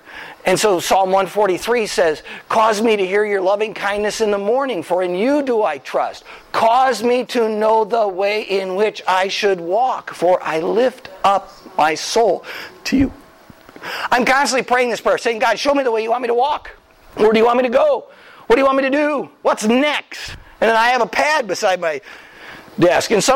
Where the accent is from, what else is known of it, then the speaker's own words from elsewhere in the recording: Wisconsin, United States; would you like to go on a trip down to Illinois? I was from Wisconsin.